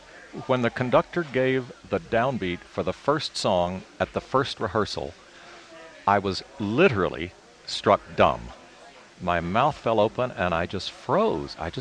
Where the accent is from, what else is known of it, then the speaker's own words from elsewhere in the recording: Uvalde, Texas, United States; Yes. Believe it or not, I grew up in Uvalde, Texas, west of San Antonio.